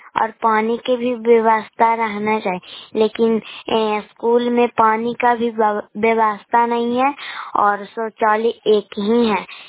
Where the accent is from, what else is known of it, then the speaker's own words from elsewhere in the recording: Nalanda, Bihar, India; मैं नालंदा जिला के रहने वाली हूँ। मैं गोरखपुर पंचायत से बोल रहा हूँ।